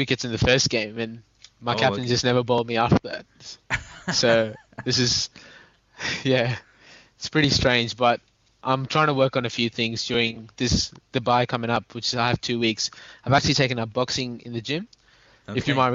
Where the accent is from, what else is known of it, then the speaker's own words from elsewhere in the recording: Australia; from Australia.